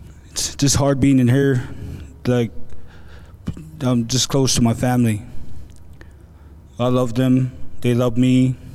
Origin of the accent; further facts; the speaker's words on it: Dorado, Puerto Rico; I'm from Dorado. I've been stuck here for like 3 years waiting to get sentenced.